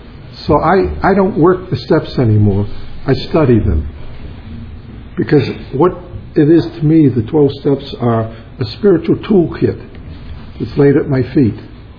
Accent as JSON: {"language": "English", "town": "Providence", "region": "Rhode Island", "country": "United States", "tie": "born or raised there", "said": "I do not have a speech impediment. I was born and raised back in Providence, Rhode Island."}